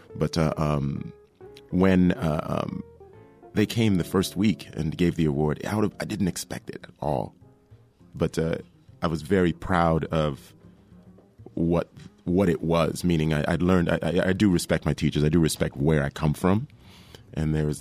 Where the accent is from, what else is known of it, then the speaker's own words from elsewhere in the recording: Toronto, Ontario, Canada; also born or lived in Jamaica; I was born in Jamaica, left when I was five. We were to go to Chicago, but then the story takes us to Toronto. So landing in January in Toronto, that was the immigration to North America.